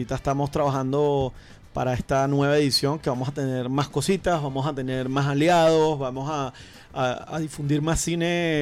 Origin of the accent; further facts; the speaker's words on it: Baruta, Miranda, Venezuela; also born or lived in Italy; yo soy caraqueño, soy de Baruta, pero he vivido mucho tiempo en Italia, soy gestor cultural